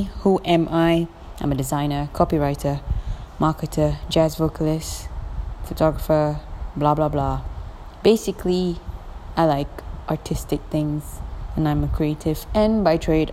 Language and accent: English; Penang, Malaysia; I'm originally from Penang. It's an amazing space. Place, island, city, and that is also where the Penang Island Jazz Festival happens at the end of every year.